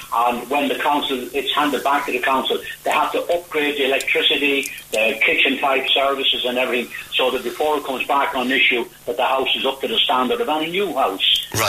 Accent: Ireland; show us up as being good Irish people.

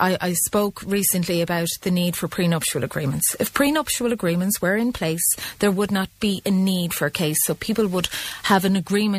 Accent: Ireland; we're very Irish in that we're grand, but behind closed doors we're not.

